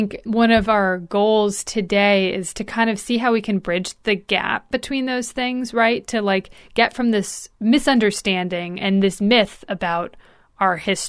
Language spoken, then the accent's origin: English; New England, United States; I'm growing up in New England. It's a part of the North.